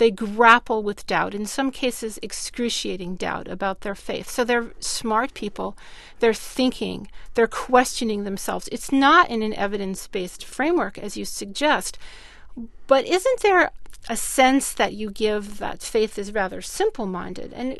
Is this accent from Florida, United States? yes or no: no; Gloucester, Virginia, United States; I've been invited to speak at a church in my hometown of Gloucester, Virginia